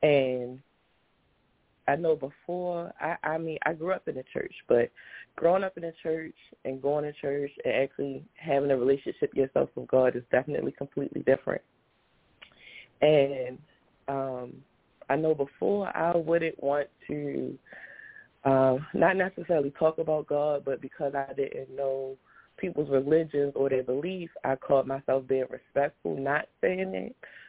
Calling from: Baltimore, Maryland, United States; I'm calling in from Baltimore.

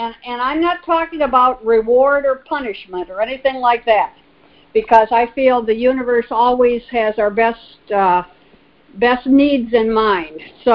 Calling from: Manhattan Beach, California, United States; Oh, I'm calling from Manhattan Beach, California.

